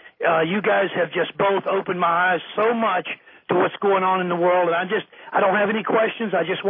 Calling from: Danville, Virginia, United States; I'm calling from Danville, Virginia.

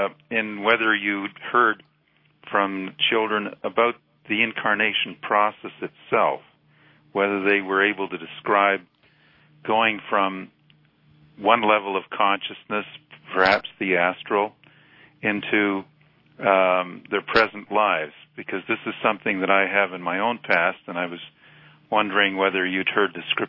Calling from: Burlington, Ontario, Canada; I'm calling from Burlington, Ontario.

